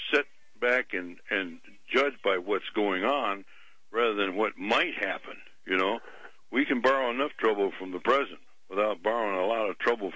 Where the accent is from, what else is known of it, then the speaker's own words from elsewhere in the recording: Canton, Ohio, United States; Yeah, I'm from Ohio. I live in Canton, Ohio.